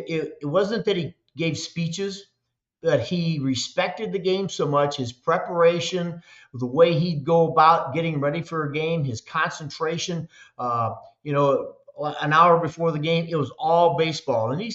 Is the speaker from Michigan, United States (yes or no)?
yes; Michigan, United States; Well, I'm from Michigan, Cameron, originally, and there was a Detroit Tiger, and when I was growing up, we weren't able to see baseball like you can today.